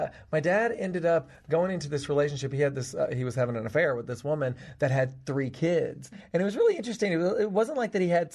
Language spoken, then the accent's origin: English; Tennessee, United States; I'm from Tennessee. I grew up on a farm in Tennessee.